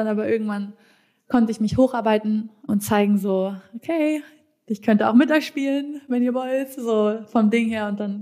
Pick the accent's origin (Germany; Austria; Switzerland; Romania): Germany; Rendsburg, Schleswig-Holstein; Genau, ich bin in Rendsburg aufgewachsen. Das ist da oben noch nördlicher als Hamburg, fast 1 Stunde zu Dänemark.